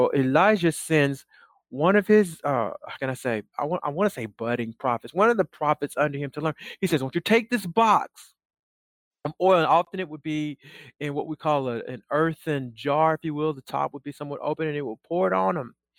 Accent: United States; But see, I'm from the West, living in this United States or divided states of America, if I'm honest.

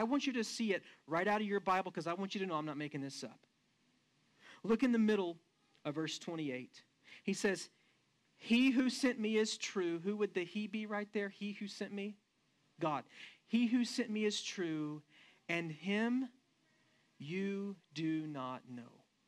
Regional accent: Odessa, Texas, United States; also born or lived in Midland; now in Hobbs, United States; where are you from? And I said, well, I was born in Odessa. I lived there for the first 23 years of my life. Then I moved to Midland, and I lived there for 14 years. Then I moved to Hobbs, and I lived here a little over 4 years.

